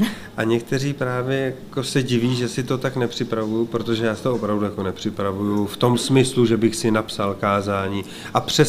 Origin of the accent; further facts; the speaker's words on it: Hradec Králové Region, Czechia; jenomže jak jsem z toho kraje Trutnovského